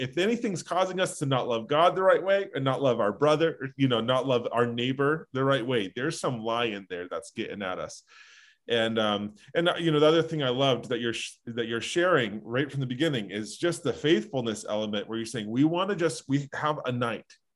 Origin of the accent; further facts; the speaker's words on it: East Coast, United States; I'm from the East Coast. And so all I ever hear is that sort of thing.